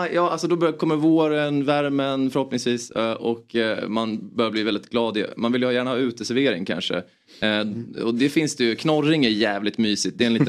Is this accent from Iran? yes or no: no; Åland Islands; jag kom från Åland igår. Ah. Jag var hemma och hälsade på mina föräldrar lite grann som bor där.